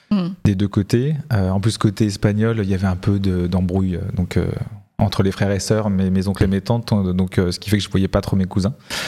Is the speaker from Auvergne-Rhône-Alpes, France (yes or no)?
yes; Sallanches, Auvergne-Rhône-Alpes, France; Bah donc moi je suis né à Sallanches. Les gens connaissent Sallanches parce qu'ils passent par là pour aller au ski souvent. Mais j'ai surtout grandi à Thonon-les-Bains.